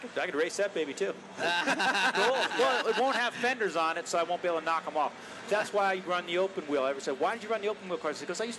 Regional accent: New Jersey, United States; Be careful now, I'm from Jersey.

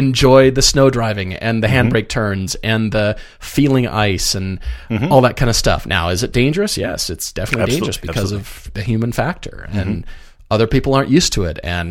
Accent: Colorado, United States; I mean, I grew up in Colorado, and I remember trying to hack the Jeep to direct the airflow onto the windshield

